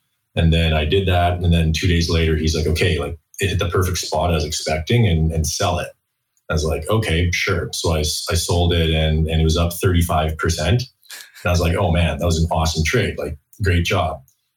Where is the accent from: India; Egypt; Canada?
Canada; also born or lived in New York, United States / London, United Kingdom; Myself, I'm from Canada and born and raised, and did some schooling in the US, lived in New York, lived over in London for a couple of years.